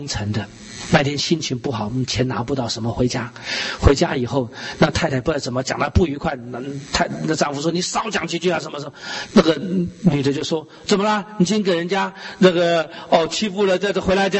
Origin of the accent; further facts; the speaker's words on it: Wugu, New Taipei, Taiwan; 你知道我们家乡在五股乡台北县